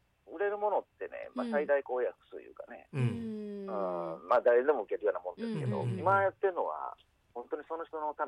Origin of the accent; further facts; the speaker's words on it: Yao, Osaka, Japan; now in Osaka, Japan; 生まれたのはね、八尾なんですけど。